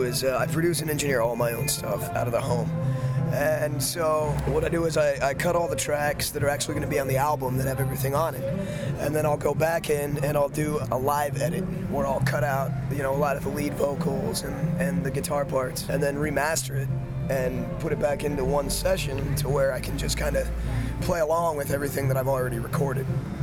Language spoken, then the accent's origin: English; El Paso, Texas, United States; I love El Paso to death. Yes. Love it to death. It's my hometown. You know, it's where I got my start.